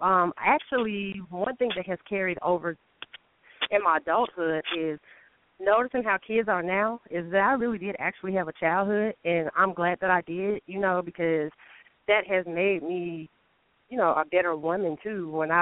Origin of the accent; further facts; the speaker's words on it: Charlotte, North Carolina, United States; from Charlotte, North Carolina.